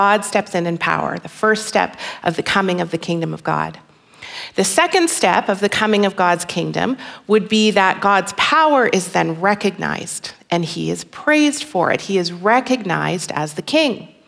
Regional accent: Minneapolis, Minnesota, United States; I grew up in Minneapolis, like right in the middle of the city. The metro area of Minneapolis is about 4 million people. So, did not grow up on a farm.

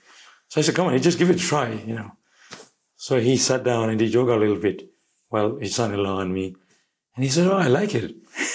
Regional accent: Shantipur, West Bengal, India; now in Melbourne, Australia; I came from Shantipur. We began our story. It's a very simple village.

